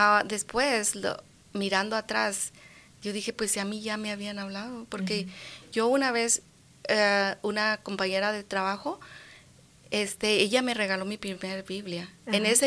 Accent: Chihuahua, Mexico; now in United States; Yo soy de la ciudad de Chihuahua, Chihuahua.

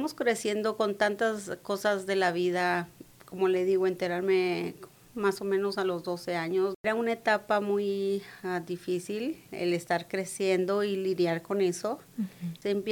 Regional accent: Ciudad Juárez, Chihuahua, Mexico; Yo soy de Ciudad Juárez, Chihuahua, de México. Bueno, nací en un pueblo. No muchos conocen a Guadalupe, Distrito Barabo, Chihuahua. Está a una hora de la ciudad. Solamente que nosotros decimos pues de Ciudad Juárez

